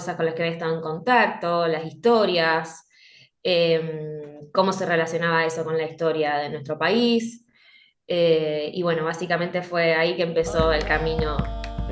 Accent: Santa Cruz, Argentina; los primeros meses que me vine a estudiar a Rosario, yo soy del sur, de Santa Cruz.

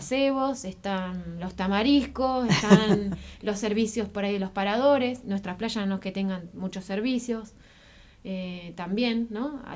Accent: Viedma, Río Negro, Argentina; todos los que somos de Viedma o de acá cerca, Patagones, El Cóndor, Bahía Cri, Bahía Rosa

